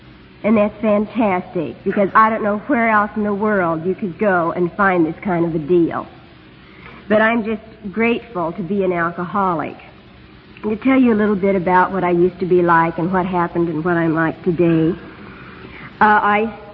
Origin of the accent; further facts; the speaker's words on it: Topeka, Kansas, United States; now in California, United States; I was born and raised in Kansas, in Topeka, just 30 miles from where my husband was. We met here in AA, in California